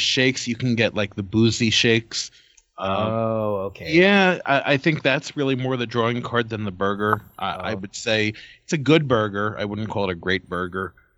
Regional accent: United States; I'm an American

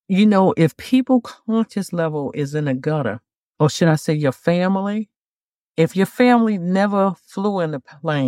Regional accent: New York, United States; I loved it because I'm from New York

